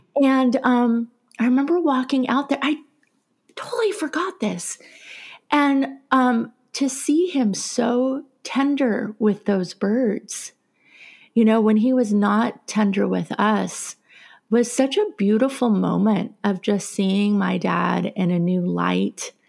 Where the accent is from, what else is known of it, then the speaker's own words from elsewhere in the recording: Los Angeles, California, United States; also born or lived in Whittier; Well, I grew up in East LA, but later on I lived in Whittier, California.